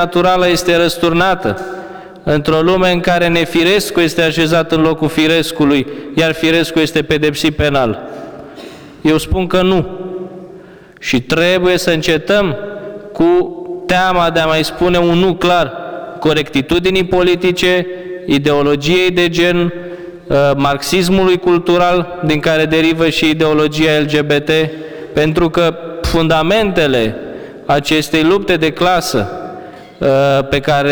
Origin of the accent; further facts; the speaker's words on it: Romania; Când vorbim de acest referendum, suntem români și ne asumăm o identitate națională